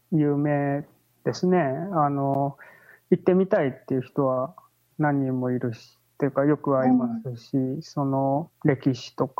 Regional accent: Saitama, Japan; 僕は埼玉出身で、埼玉県って結構盆地が多い。

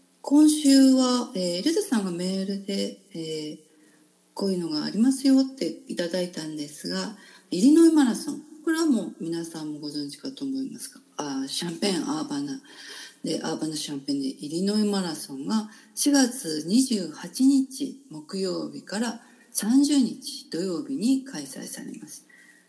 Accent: Kyoto, Japan; 私は京都生まれて京都に、20歳近くまで育って、それから最近京都に戻ってきましたが

